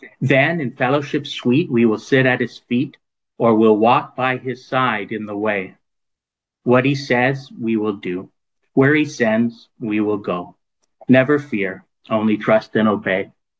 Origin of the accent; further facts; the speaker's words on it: Toronto, Ontario, Canada; there was a preacher who was speaking at the assembly I grew up in Toronto